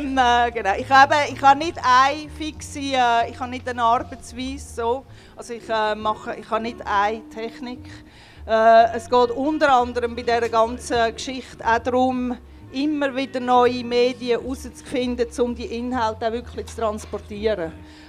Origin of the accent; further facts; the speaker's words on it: Zug, Switzerland; now in Zürich, Switzerland; ich bin ja von Zug, ich bin ja nicht von Zürich, ich bin von Zug nach Zürich gekommen, habe dann auch hierher gezügelt